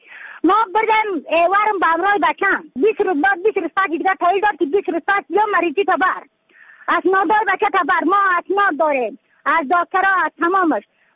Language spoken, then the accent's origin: Persian; Badakhshan, Afghanistan; از بدخشان هستم، مرکز بدخشان ولسوالی اکل پایان.